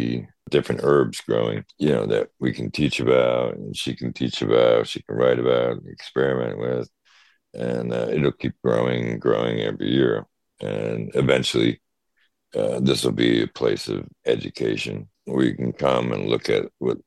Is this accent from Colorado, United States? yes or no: no; New Jersey, United States; You know, I remember going to 3 or 4 different big agents and growing up in Jersey